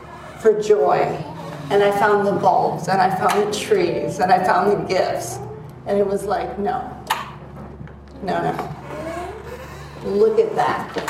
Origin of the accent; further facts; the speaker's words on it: Ohio, United States; I grew up in Ohio.